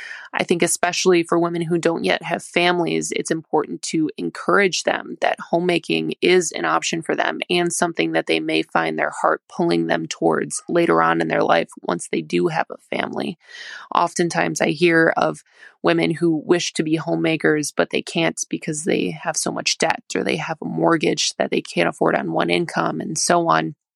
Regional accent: Wisconsin, United States; I'm from Wisconsin

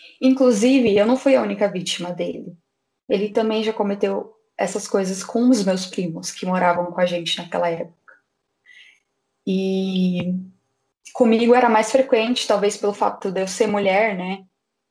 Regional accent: Campinas, São Paulo, Brazil; eu tenho 24 anos, sou do Brasil, no caso, né, de Campinas, interior de São Paulo.

